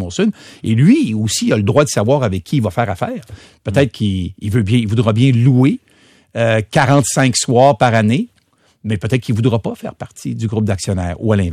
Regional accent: Montreal, Quebec, Canada; On est de Montréal.

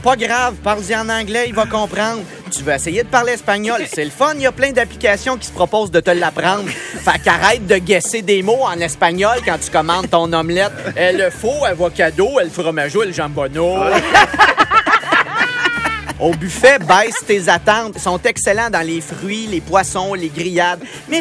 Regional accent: Quebec, Canada; C'est le fun, on est des Québécois qui se croisent en vacances, on peut se saluer.

